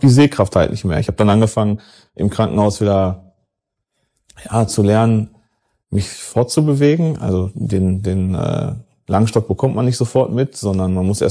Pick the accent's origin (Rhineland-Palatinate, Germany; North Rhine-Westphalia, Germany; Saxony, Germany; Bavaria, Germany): North Rhine-Westphalia, Germany; Gelsenkirchen; ich bin 29 Jahre alt, ich komme aus Gelsenkirchen.